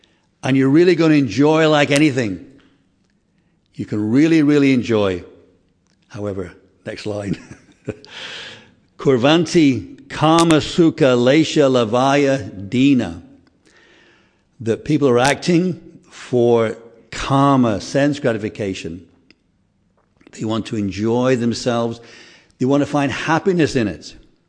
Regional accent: England, United Kingdom; Of course, we're from England. We're very happy when there's a sun.

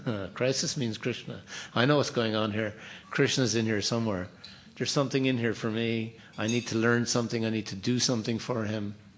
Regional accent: Ireland; I'm Irish, we like that too.

